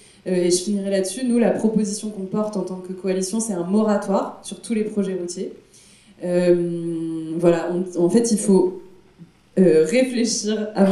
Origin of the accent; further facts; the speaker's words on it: Rouen, Normandy, France; Moi, je suis de Rouen.